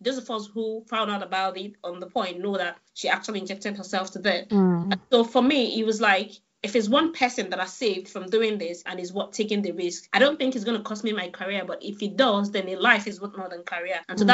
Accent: Abia, Nigeria; It's not like I came back to Lagos. I'm from Abia State. So I went to my village in Obakalomwa here and stayed in my village.

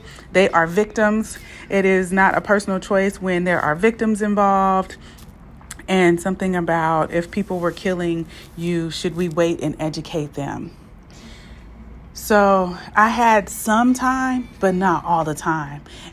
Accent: Oakland, California, United States; now in Stockton, United States; I am from Oakland, California, currently residing here in beautiful Stockton.

